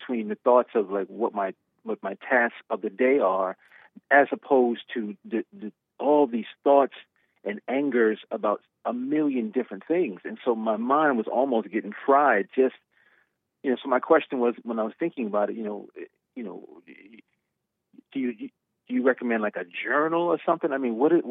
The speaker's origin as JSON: {"language": "English", "town": "New York City", "region": "New York", "country": "United States", "tie": "born or raised there", "said": "You know, I grew up in New York City. I met Trump."}